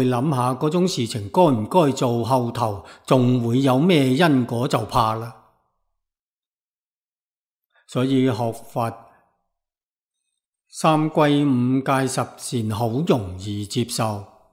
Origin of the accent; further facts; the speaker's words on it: Anhui, China; 而我们家乡是一个古文化的发祥地，中国的桐城派就在我们家乡那个地区。